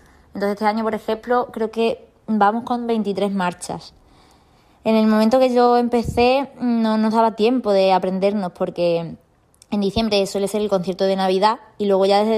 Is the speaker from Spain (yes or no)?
yes; Campanario, Extremadura, Spain; born or raised there